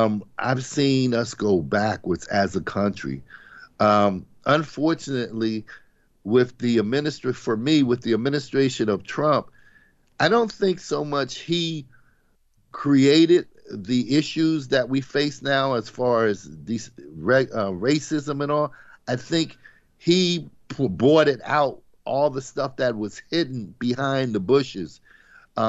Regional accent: Chester, Pennsylvania, United States; he attended the church that I grew up in, the church that I became a minister in.

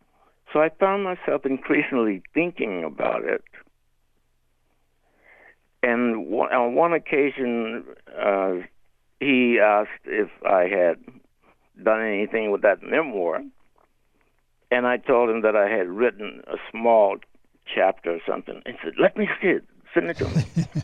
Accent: Mississippi, United States; I would talk to his class about my experience of growing up in Mississippi.

